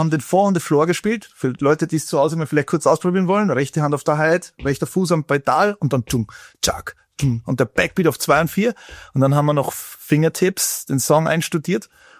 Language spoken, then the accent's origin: German; Upper Austria, Austria; Wir sind beide aus Oberösterreich.